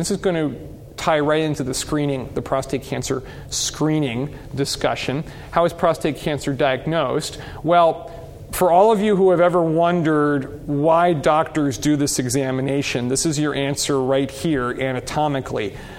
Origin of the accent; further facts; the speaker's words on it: San Diego, California, United States; I grew up in San Diego, so that sort of still pops to my mind in the forefront.